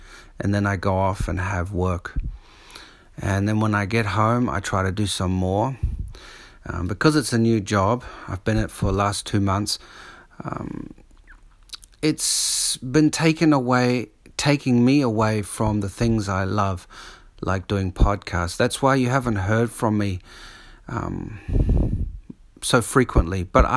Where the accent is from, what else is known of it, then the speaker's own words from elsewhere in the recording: New Zealand; moved away as an adult; now in Sydney, Australia; I mean, I came from, when I was 28, I came from New Zealand.